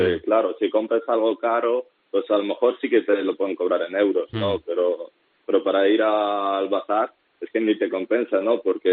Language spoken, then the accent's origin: Spanish; Spain; Spanish is a second language; also born or lived in Moldova; soy de un país que no existe. A ver, digo, no, o soy de Moldavia, o bueno, o toda mi familia es ucraniana, espera, si el único moldavo de la familia soy yo. Pero si me he criado en España.